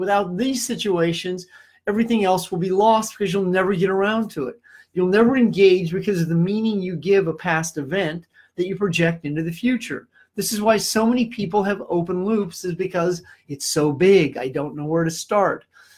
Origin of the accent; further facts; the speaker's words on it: Iowa, United States; Well, that's from the movie Field of Dreams in my home state of Iowa.